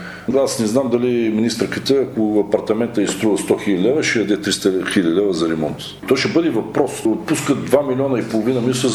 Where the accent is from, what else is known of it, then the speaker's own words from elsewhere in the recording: Plovdiv, Plovdiv Province, Bulgaria; Всички сме пловдивчани, в крайна сметка и затова се обединихме от всички политически партии.